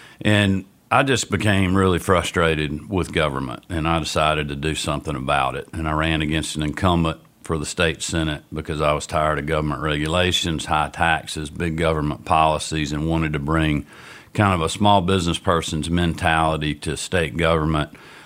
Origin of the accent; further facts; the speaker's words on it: Athens, Georgia, United States; Well, I'm from God's country, Athens, Georgia. Most people around the state know where that fine town is. I've been there basically my whole life. My mom was from there.